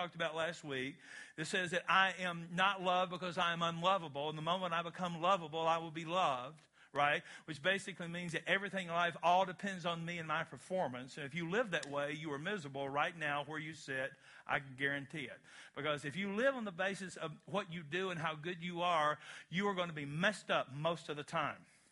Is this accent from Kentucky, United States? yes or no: yes; Kentucky, United States; I'm from Kentucky, where weird things happen on a regular basis.